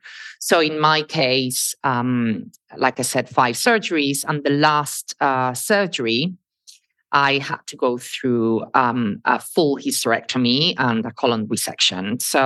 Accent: Spain; I grew up in Spain, and I studied in different countries

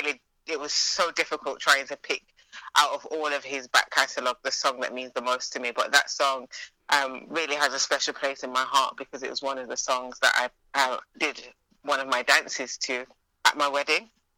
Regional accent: United Kingdom; So I'm a British-born Jamaican of African ancestry. So born in the UK, raised as a Jamaican

